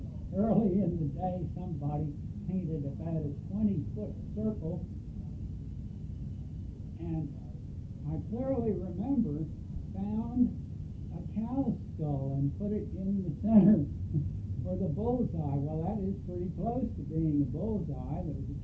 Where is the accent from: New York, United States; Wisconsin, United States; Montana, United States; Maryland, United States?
Maryland, United States; Bel Air; It was pleasant growing up in Bel Air, to say the least, because everyone knew everyone else